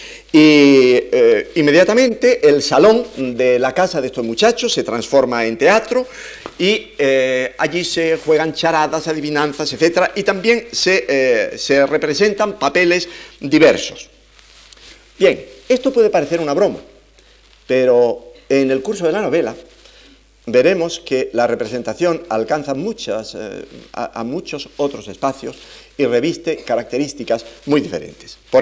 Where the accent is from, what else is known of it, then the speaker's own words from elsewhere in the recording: Astorga, Castile and León, Spain; Como cuando yo era muchacho, que en el casino de mi pueblo natal, Astorga, se decía